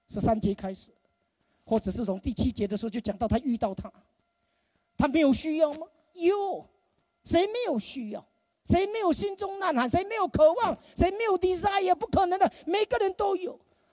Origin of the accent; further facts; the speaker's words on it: China; 我们中国人不是刚刚过完新年，在家里面很多时候我们贴一个符，再把它倒过来，是不是？